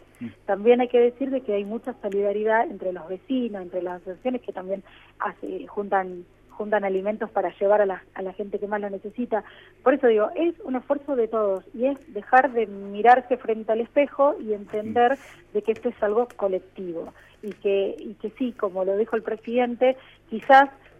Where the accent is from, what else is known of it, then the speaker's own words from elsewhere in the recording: Argentina; lo estamos llevando bastante bien como argentinos.